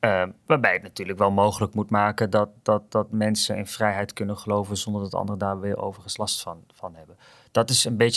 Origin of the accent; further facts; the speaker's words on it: southern Netherlands, Netherlands; Ik kom uit Zuid-Nederland, wat ik weet niet hoe dat nu is, maar toen de tijd traditioneel katholiek ook.